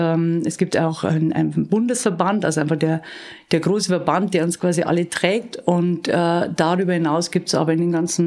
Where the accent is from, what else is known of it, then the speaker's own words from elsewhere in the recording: Bavaria, Germany; ich komme aus der Oberpfalz.